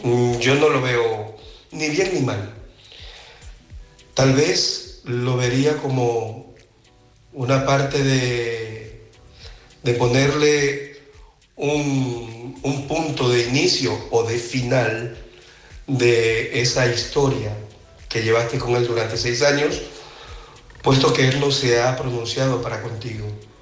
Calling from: Barcelona, Catalonia, Spain; de Barcelona.

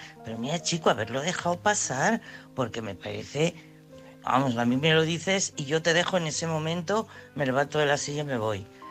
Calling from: Madrid, Community of Madrid, Spain; de Madrid.

